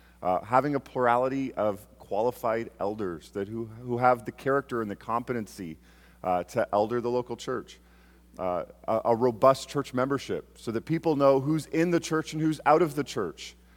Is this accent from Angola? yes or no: no; Canada; I'm naturally from Canada. I say words like out and about as the former queen did and now the king. It's English, and we speak English up in Canada.